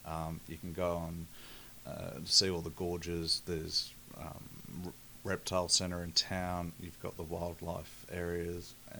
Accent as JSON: {"language": "English", "town": "Adelaide", "region": "South Australia", "country": "Australia", "said": "Yeah, well, we came from Adelaide, our family's down there, so we're visiting them."}